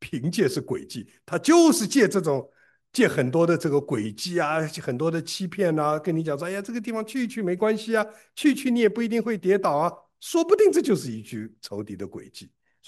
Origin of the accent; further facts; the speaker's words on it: Shanghai, China; 我们上海人怎么就一定讲话不直了呢